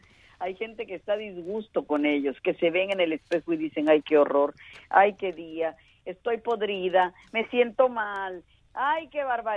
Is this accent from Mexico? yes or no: yes; Veracruz, Mexico; no podían entender que yo era mexicana. Claro, soy mexicana de Veracruz, que es una ciudad muy ligada a Cuba, por tanto yo crecí con la cultura caribeña llegada de Cuba desde que nací prácticamente.